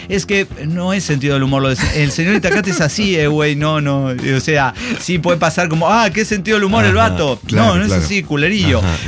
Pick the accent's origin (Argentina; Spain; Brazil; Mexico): Mexico; Chiapas; moved away as an adult; now in Tlalnepantla, Mexico; Soy originario de Chiapas.